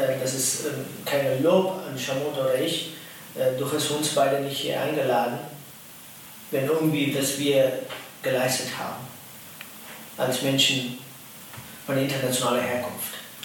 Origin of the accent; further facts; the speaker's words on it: India; German is a second language; now in Hannover, Germany; Ich bin Inder, aber ich bin auch Deutsche. Ja, ich liebe diesen Land und meine Heimat ist letzte 25 Jahre Hannover.